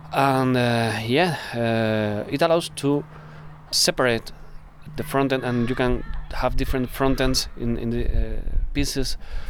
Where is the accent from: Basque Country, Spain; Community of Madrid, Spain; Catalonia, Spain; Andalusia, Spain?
Andalusia, Spain; English is a second language; I'm from Spain, from the south side of Spain